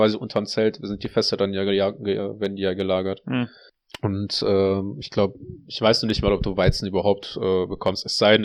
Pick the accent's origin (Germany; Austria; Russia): Russia; Ja, mir ist es egal, ob gerade als Russe oder nicht